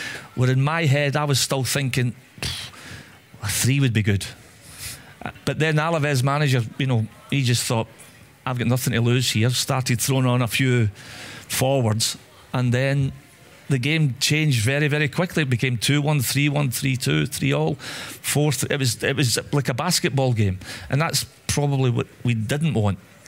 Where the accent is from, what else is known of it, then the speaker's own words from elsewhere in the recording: United Kingdom; As a British player, I would have chosen to play in the FA Cup.